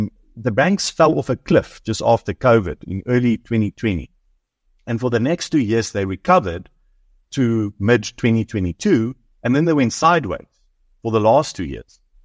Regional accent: South Africa; I think as South African investors, again, it makes sense to take some money offshore

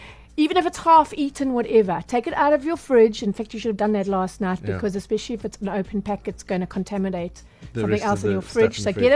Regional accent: South Africa; I suppose we as South African consumers should be grateful

